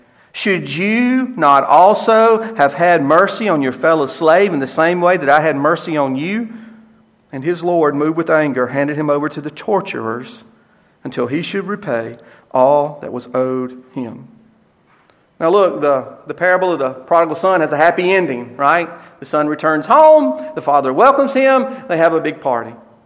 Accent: the South, United States; I'm a Southerner like you. But I'll tell you what, the South is filled with folks who love morality but don't love Christ.

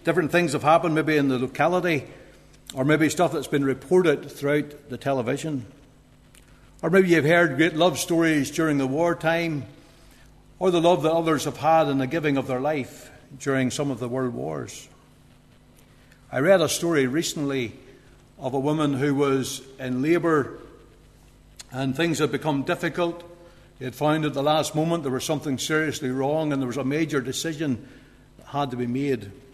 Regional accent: Bushmills, Northern Ireland, United Kingdom; in our town of Coleraine, where I am originally from Bushmills, but we're in Coleraine

